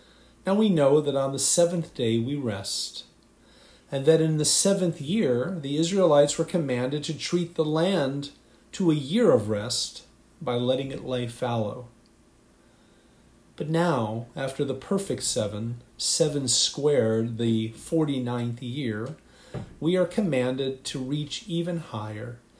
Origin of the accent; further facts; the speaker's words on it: Cleveland, Ohio, United States; Growing up in Cleveland in the 1960s, football was the civil religion.